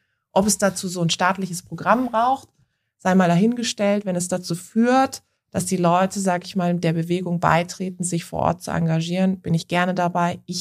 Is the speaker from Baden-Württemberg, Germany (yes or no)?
yes; Baden-Württemberg, Germany; in Baden-Württemberg, in meinem Heimatbundesland, in Karlsruhe.